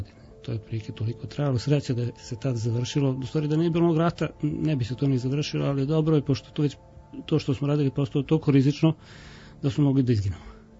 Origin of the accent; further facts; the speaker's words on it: Zrenjanin, Vojvodina, Serbia; ja dolazim iz Zrenjanina, rođen sam u Zrenjaninu, tamo sam i odrastao, završio osnovnu i srednju školu.